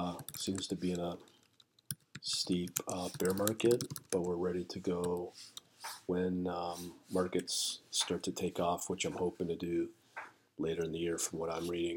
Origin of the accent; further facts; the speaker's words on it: Canada; I'm Canadian